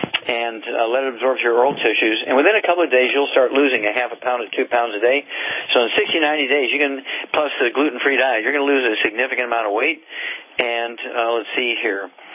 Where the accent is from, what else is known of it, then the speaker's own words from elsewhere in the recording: Missouri, United States; And Chuck, let's go to Missouri, my home state.